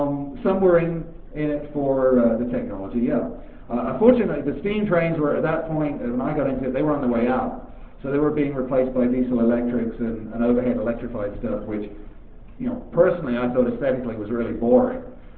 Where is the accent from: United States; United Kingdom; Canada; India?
United Kingdom; England; accent: English; do you think my English accent has kind of changed while I've been talking to you?